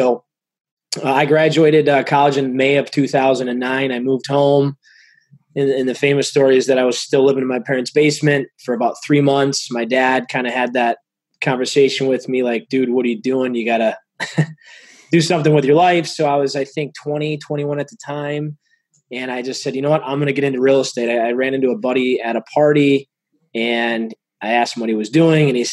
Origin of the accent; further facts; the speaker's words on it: Macomb Township, Michigan, United States; born and raised in Michigan, a little town called Macomb Township. Growing up, I'd say we were middle class.